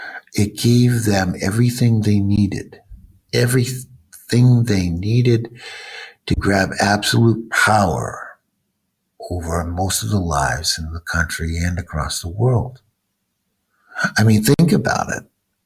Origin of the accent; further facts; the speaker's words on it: Boston, Massachusetts, United States; I'm from Boston.